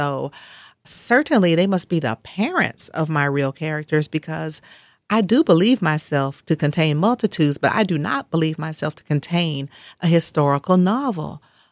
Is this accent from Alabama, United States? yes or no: no; Atlanta, Georgia, United States; You know, I grew up in Atlanta, but in the summertime, we would go down to visit my grandmother in a small Louisiana town called Oakdale.